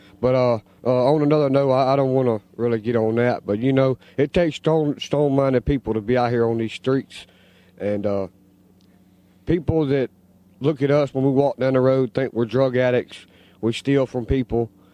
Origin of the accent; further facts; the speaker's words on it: Bankley, Mississippi, United States; Yes, sir. I'm really from Bankley, Mississippi.